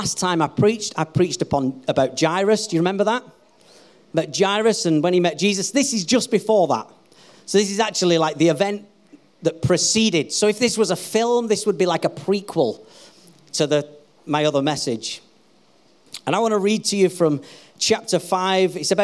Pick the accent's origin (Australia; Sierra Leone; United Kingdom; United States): United Kingdom; England; We are British. We are reserved.